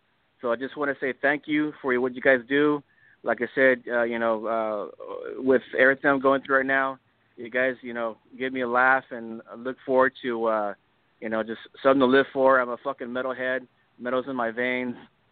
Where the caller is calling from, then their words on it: Texas, United States; yo vive en Texas.